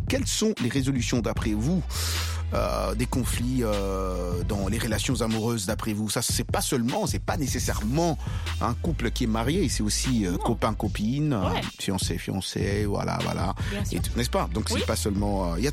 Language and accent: French; New York City, New York, United States; Ouais, Georges, nous sommes de New York, non? C'est là notre ville. On a quand même grandi à New York. Tu sais, j'ai grandi, j'ai passé ma vie, Isha, la grande partie de ma vie, j'ai passé à New York.